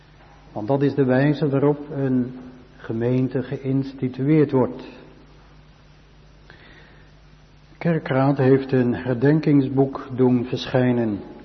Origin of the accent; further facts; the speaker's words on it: Rotterdam, South Holland, Netherlands; En zoals u weet kom ik ook zelf uit Rotterdam, Zuid.